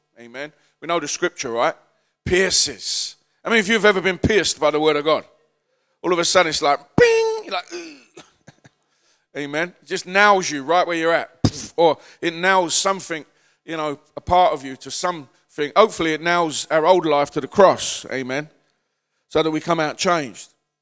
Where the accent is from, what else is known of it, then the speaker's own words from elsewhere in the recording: Nigeria; first language Yoruba; English is a second language; I'm from Nigeria, and my first language is Yoruba